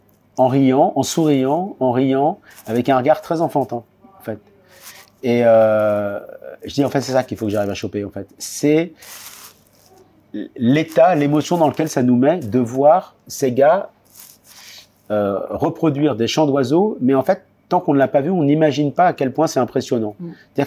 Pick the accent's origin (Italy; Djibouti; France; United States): France; Brittany; par la nature bretonne, que je connais bien, parce que je suis breton